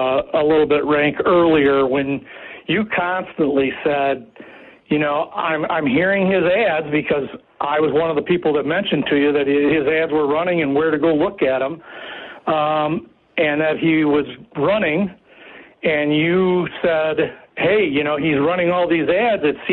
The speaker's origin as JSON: {"language": "English", "town": "St. Joseph", "region": "Michigan", "country": "United States", "tie": "born or raised there", "said": "I grew up in the St. Joe area. I know the Uptons."}